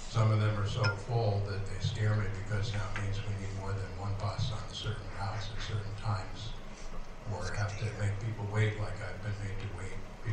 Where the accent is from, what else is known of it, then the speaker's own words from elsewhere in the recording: New York, United States; from Ulster County, going on 60 years. My father drove bus and taxi and other public transportation that I grew up with.